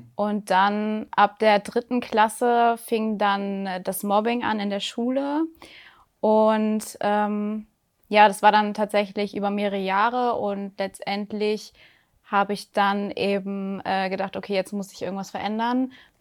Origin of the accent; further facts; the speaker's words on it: Hanover, Lower Saxony, Germany; Ich bin 27 Jahre alt, ich komme aus Hannover